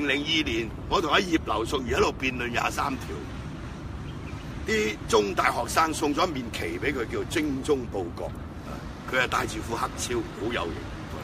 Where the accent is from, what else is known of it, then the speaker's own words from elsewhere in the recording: Hong Kong; 只要你唔係我哋香港人一人一票選出嚟。